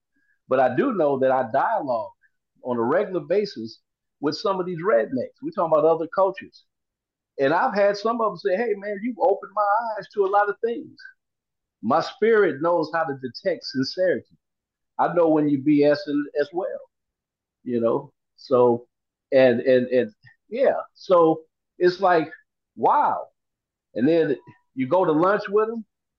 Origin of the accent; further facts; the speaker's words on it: Compton, California, United States; I grew up in Compton, going through LA.